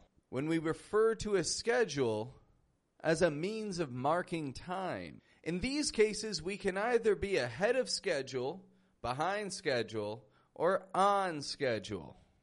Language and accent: English; Toronto, Ontario, Canada; I'm from Toronto, that's in Canada.